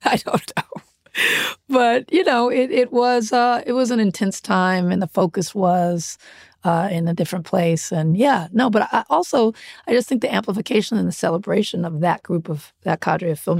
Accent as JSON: {"language": "English", "town": "Compton", "region": "California", "country": "United States", "tie": "born or raised there", "said": "I grew up in Compton. There's no movie theater in Compton, so there's no independent film showing there"}